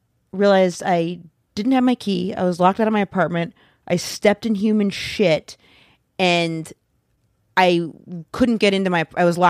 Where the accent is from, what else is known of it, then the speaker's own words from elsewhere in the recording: Maine, United States; I always leave it open because I'm from Maine.